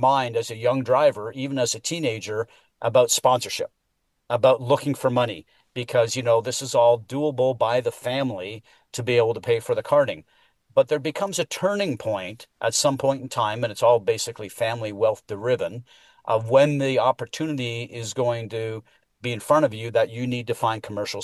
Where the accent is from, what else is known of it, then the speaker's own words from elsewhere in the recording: Toronto, Ontario, Canada; I lived it because I was born and raised in Toronto